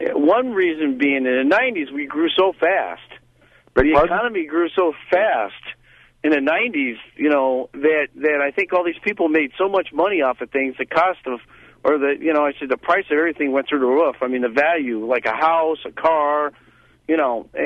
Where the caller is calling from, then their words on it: Elburn, Illinois, United States; I'm on the road in Elburn, Illinois.